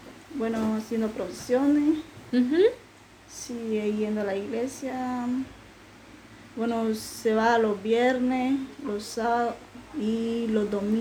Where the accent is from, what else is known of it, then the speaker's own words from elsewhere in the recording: Nicaragua; tengo 22 años y soy de Nicaragua.